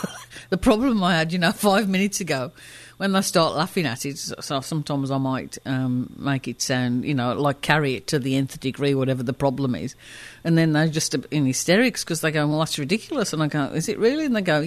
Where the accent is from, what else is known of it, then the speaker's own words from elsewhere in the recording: England, United Kingdom; Part of that was growing up in England with a Jamaican father and an English mother maybe a protection mechanism